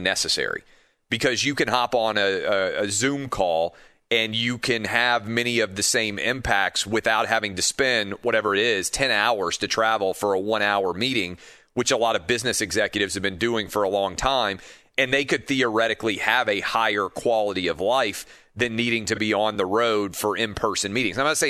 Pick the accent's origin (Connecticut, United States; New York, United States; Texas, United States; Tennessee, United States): Tennessee, United States; Nashville; My hometown of Nashville is now basically 100% open.